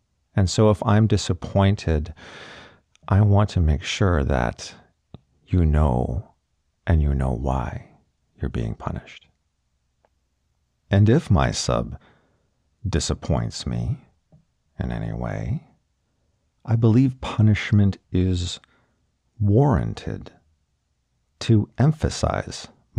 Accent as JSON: {"language": "English", "country": "Canada", "said": "By saying please is not only polite because I'm Canadian"}